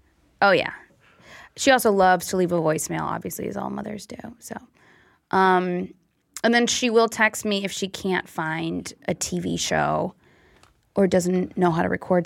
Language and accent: English; Michigan, United States; I grew up calling it a clicker, too. Is that – I'm from Michigan.